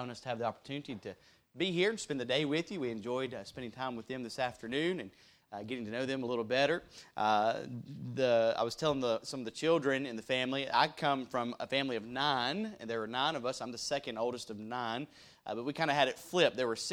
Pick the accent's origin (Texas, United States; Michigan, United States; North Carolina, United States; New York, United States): North Carolina, United States; Where I grew up in North Carolina, we were in an area of about 6,500 people out in a farming community, about 30 minutes from the nearest biggest town of Durham